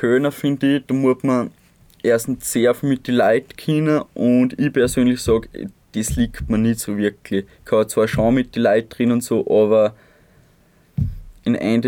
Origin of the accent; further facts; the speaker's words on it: Grundlsee, Styria, Austria; Ja, in meiner Heimat natürlich, in Grundlsee, also am Grundlsee.